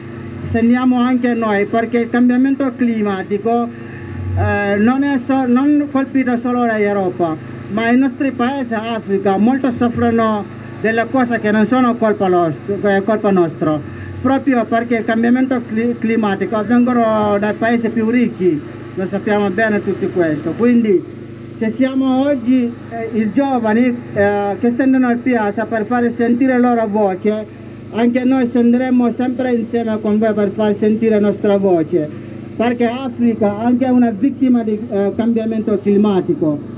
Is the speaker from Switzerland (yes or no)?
no; Gambia; Italian is a second language; now in Turin, Italy; vengo dal Gambia.